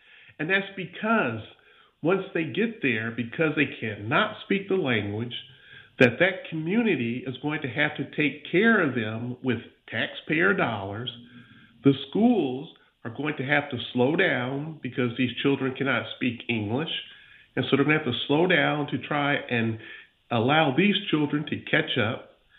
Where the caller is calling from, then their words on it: Pensacola, Florida, United States; I'm calling from Pensacola, Florida. Here in Pensacola, a relatively small city, we are having deaths caused by fentanyl every month.